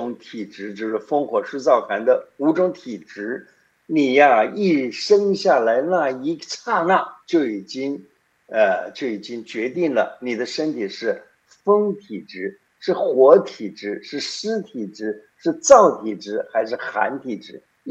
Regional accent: China; 你知道我们中国人记年、记月、记日、记时

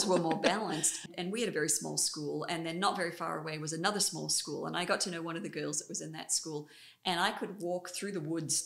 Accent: Australia; But growing up in Australia, there's sort of a different, everybody doesn't have to go to university.

